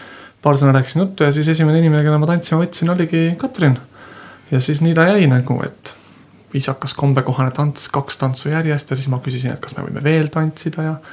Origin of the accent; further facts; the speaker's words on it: Saku, Harju County, Estonia; ma olen Sakkus pärit ja kavatsasin viimase, mitte enam bussiga, vaid viimase rongiga Sakku sõita